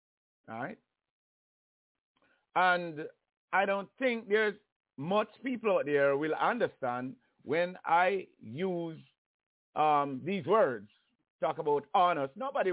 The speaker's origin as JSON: {"language": "English", "country": "Jamaica", "tie": "born or raised there", "said": "Growing up in Jamaica, you can say we're coming from like 400 years of slavery"}